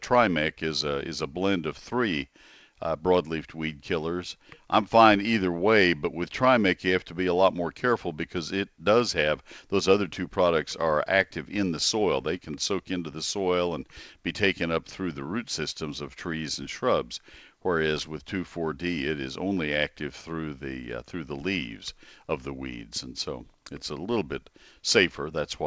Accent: Texas, United States; Anyway, I have lived in Texas all my life and have traveled our great state.

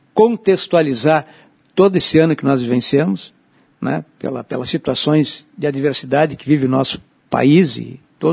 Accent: Rio Grande do Sul, Brazil; é uma marca do nosso jeito de ser como gaúchos e brasileiros.

